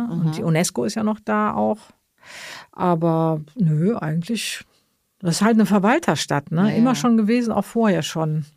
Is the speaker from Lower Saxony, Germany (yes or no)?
no; Cologne, North Rhine-Westphalia, Germany; ich komme ja eigentlich aus Köln